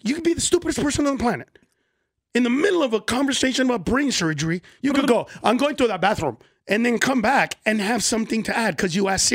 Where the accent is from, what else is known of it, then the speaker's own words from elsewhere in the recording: California, United States; Bro, I'm from California.